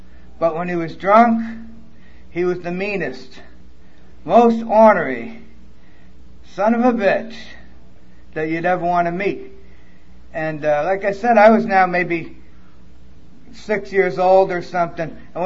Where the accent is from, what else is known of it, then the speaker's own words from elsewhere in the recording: New York, United States; born there; Anyhow, I was born in New York because I wanted to be near my mom.